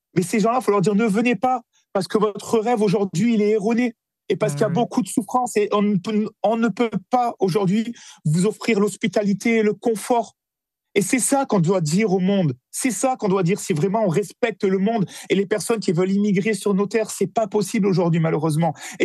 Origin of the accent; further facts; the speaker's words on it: France; Moi, avant d'être européen, je suis français aujourd'hui.